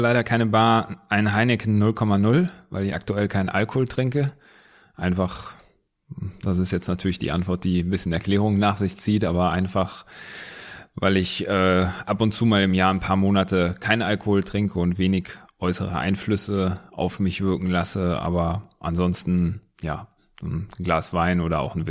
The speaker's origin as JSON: {"language": "German", "town": "Wuppertal", "region": "North Rhine-Westphalia", "country": "Germany", "tie": "born there", "said": "Gebürtig aus Wuppertal."}